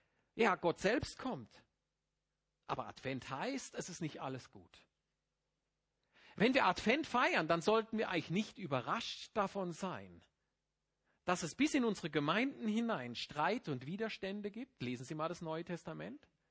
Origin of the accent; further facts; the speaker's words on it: Germany; Wir sind ja als Deutsche meistens neidisch auf die Schweizer.